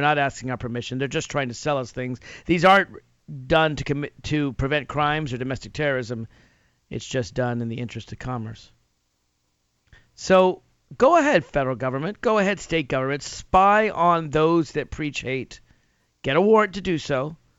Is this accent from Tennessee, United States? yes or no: yes; Nashville, Tennessee, United States; Quick story, in Nashville, Tennessee, my hometown, many years back, a decade or two ago